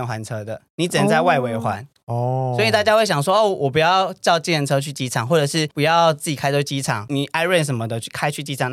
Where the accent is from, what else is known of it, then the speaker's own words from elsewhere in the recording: Taiwan; 然后他知道我是台湾人，然后我就很尴尬